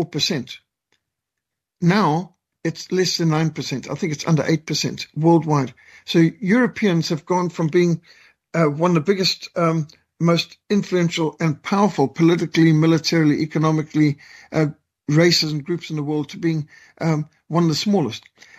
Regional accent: South Africa; born there; When I was born in South Africa, 1960

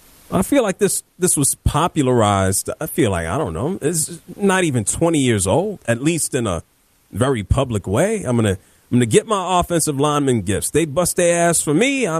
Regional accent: New York, United States; Where am I going? I'm from New York. You're from New York. Where am I going in New York that I need cowboy boots?

